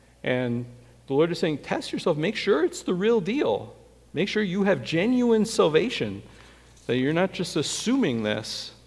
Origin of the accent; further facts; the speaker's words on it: Adell, Wisconsin, United States; I grew up in Wisconsin in a small town in Wisconsin, Adel, Wisconsin, and between Milwaukee and Green Bay, 500 people